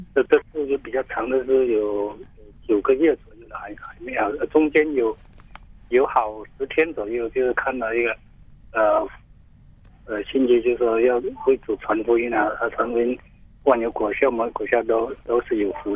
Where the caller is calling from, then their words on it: Fujian, China; 是我是福建的。